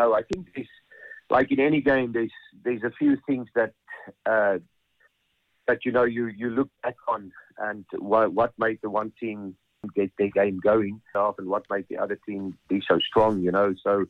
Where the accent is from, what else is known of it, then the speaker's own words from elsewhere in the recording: Ireland; And being Irish, you know, it has to be Irish win, you know.